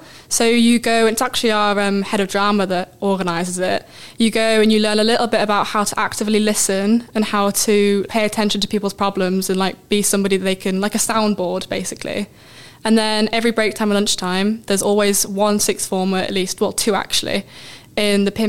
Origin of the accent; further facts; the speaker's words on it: Harrogate, Yorkshire and the Humber, United Kingdom; I'm from Harrogate.